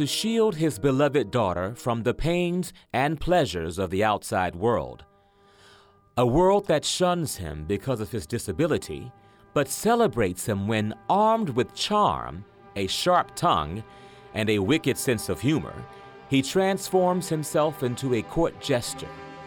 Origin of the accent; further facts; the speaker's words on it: Baton Rouge, Louisiana, United States; studied voice at Louisiana State University in my hometown of Baton Rouge.